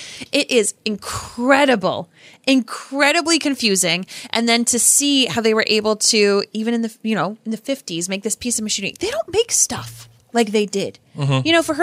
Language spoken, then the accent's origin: English; Scotland, United Kingdom; Being Scottish myself, you know, seeing my family tartans